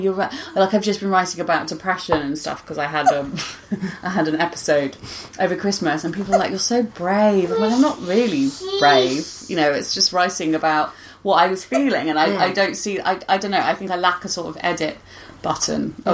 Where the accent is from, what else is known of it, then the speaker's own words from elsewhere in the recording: London, United Kingdom; accent: West London; basically, because I grew up with this really bland West London accent, I tend to mimic.